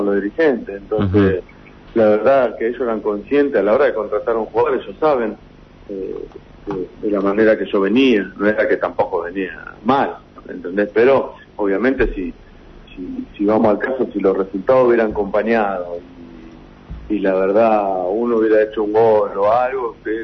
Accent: Temperley, Buenos Aires Province, Argentina; now in Mexico; Yo soy de Temperley, pero seguramente en un futuro me voy a volver a México.

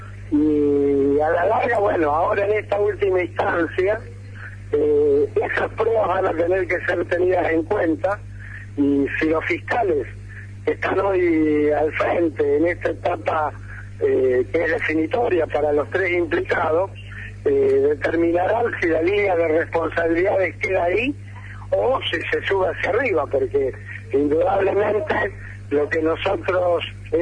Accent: Santa Fe, Argentina; somos santafesinos, somos argentinos

